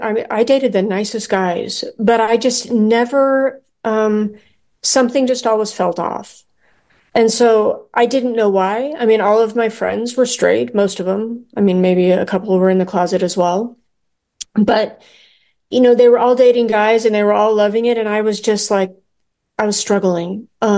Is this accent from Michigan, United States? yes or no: no; Arizona, United States; I grew up in Northern Arizona.